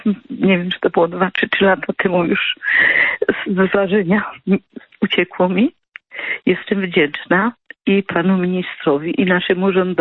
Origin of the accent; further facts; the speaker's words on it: Sokołów Małopolski, Subcarpathian Voivodeship, Poland; now in Andrychów, Poland; mieszkam obecnie w Andrychowie, ale moje rodzinne strony to jest Sokołów na Podkarpaciu, Sokołów Małopolski. Jestem córką … który walczył i zginął pod Monte Cassino.